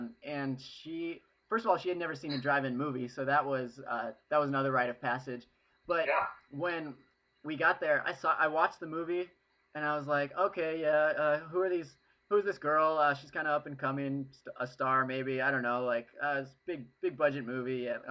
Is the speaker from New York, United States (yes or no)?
no; Santa Cruz, California, United States; Well, see, growing up in Santa Cruz, though, I had this weird realization maybe like halfway through where I was coming home drunk.